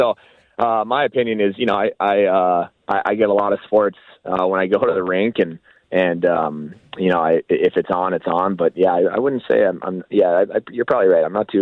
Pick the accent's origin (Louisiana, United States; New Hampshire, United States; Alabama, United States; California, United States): Alabama, United States; I grew up in Alabama. I have two parents, both, you know, two British parents.